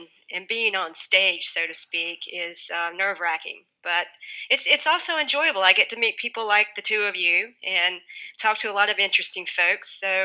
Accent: Greenville, North Carolina, United States; he was a rock drummer with various bands around my hometown, Greenville, North Carolina.

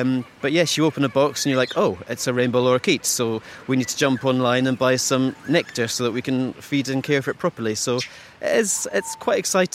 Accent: Scotland, United Kingdom; I grew up in Caithness, and for my 6th birthday, I got 6 chickens.

